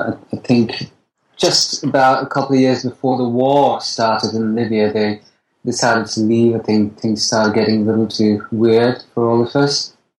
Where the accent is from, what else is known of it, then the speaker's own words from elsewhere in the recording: Kolkata, West Bengal, India; born there; I was born just about in India, in Kolkata, which is in the eastern part. It's kind of shares its culture with Bangladesh.